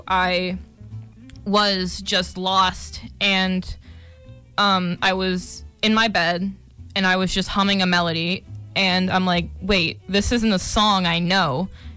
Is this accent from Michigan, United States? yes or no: no; Follansbee, West Virginia, United States; also born or lived in Steubenville; I was born in Steubenville, but I lived in Virginia Beach for a couple years. But then we moved to Follinsby because that's where my family is and that's where my mom's from.